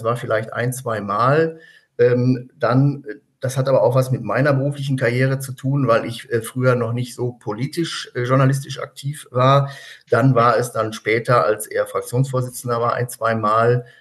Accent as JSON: {"language": "German", "region": "North Rhine-Westphalia", "country": "Germany", "said": "also ich bin ja auch Sauerländer, wobei das Sauerland relativ groß ist. Das geht ja vom Rand des Ruhrgebietes bis nach Hessen."}